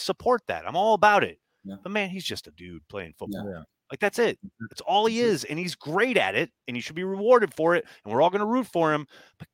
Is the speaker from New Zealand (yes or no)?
no; Wisconsin, United States; now in New York, United States; I'm from Wisconsin. Yeah, exactly. I love New York. I've lived here 25 years, but I know I'm not a New Yorker.